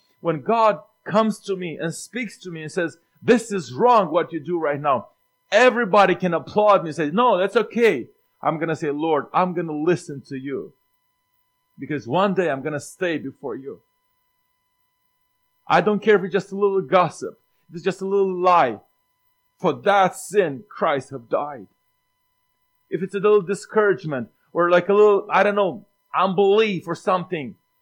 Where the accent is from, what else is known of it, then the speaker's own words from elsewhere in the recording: Moldova; born there; English is a second language; In my country, I was born in Moldova.